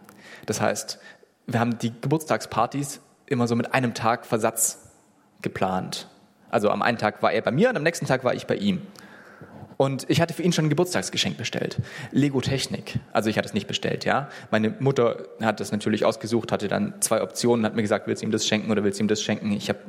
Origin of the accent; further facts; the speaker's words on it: Swabia, Germany; ich bin ja Schwabe